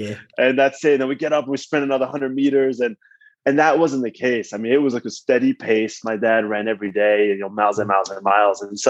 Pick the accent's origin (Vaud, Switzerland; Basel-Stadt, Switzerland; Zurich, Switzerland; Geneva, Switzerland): Vaud, Switzerland; Lausanne; so I grew up in Switzerland, in the French-speaking part of Switzerland, in Lausanne.